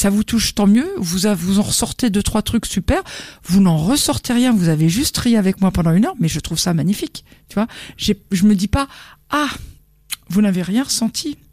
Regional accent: France; alors que moi-même j'étais française et que c'était pas ma langue natale

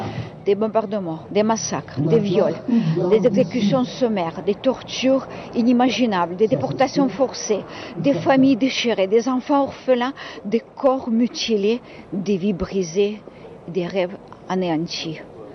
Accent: Ukraine; Je suis ukrainienne, oui.

